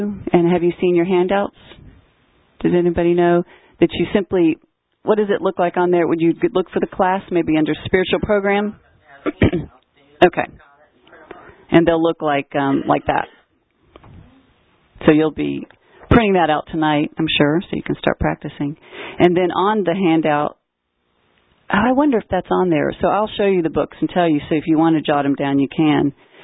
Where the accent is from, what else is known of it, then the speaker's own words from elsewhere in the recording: Louisville, Kentucky, United States; born there; I was born in Louisville, Kentucky. Just had the Derby, I think, a couple days ago.